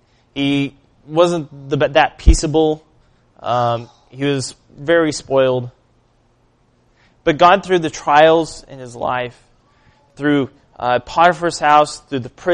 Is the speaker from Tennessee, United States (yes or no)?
no; Arkansas, United States; now in Minnesota, United States; I never thought 2 or 3 years ago I'd be in Minnesota. I never would have thought that. I'm a kid from Arkansas.